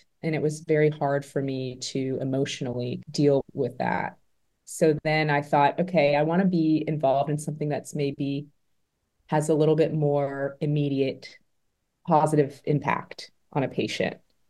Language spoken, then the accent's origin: English; Atlanta, Georgia, United States; I am from the Atlanta area. My whole family is here.